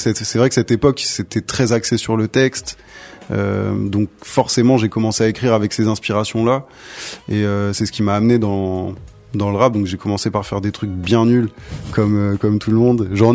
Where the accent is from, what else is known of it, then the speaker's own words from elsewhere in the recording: Cergy, Île-de-France, France; also born or lived in Saint-Denis; J'ai grandi à Cergy et Saint-Denis aussi.